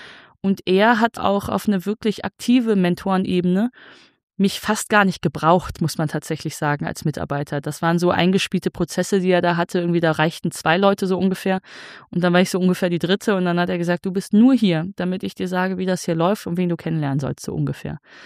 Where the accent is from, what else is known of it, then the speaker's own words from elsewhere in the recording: Wuppertal, North Rhine-Westphalia, Germany; weil sein Wahlkreis Wuppertal war, wo ich aufgewachsen bin.